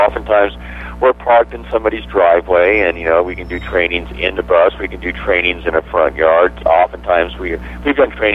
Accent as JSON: {"language": "English", "region": "Montana", "country": "United States", "said": "We've actually been there a fair amount of times because we are based out of, we're from Montana."}